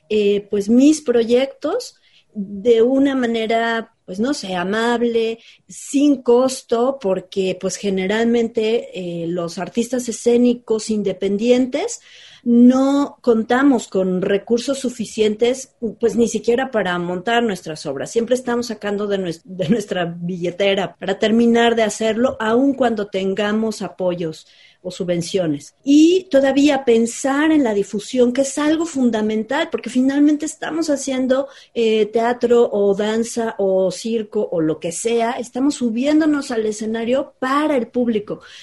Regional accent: Mexico City, Mexico; now in Guadalajara, Mexico; Desde que llegué a Guadalajara, porque yo soy chilanga, desde que llegué a Guadalajara

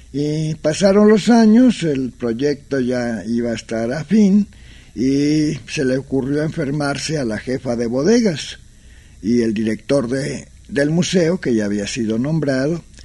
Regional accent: Jalisco, Mexico; porque me crié en un pueblo del sur de Jalisco, junto a un ingenio.

